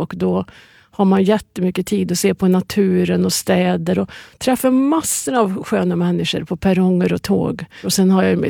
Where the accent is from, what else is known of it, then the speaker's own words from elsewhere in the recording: Värmland, Sweden; Kan liksom skoja om att jag är från Värmland.